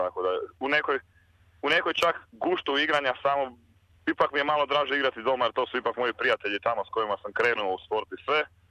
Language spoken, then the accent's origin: Croatian; Croatia; now in Australia; pošto dolazim iz Hrvatske, tako da ne možeš ne voljeti nogomet